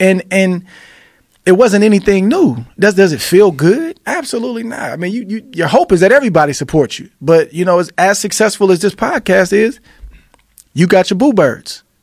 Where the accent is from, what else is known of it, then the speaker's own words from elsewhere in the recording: Oakland, California, United States; And it was in my hometown. Like, the same arena, Oracle Arena, where the Warriors had played for many, many years.